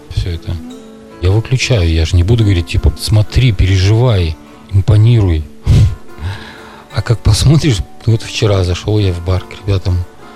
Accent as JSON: {"language": "Russian", "country": "Belarus", "said": "Я говорю, я тоже из Беларуси"}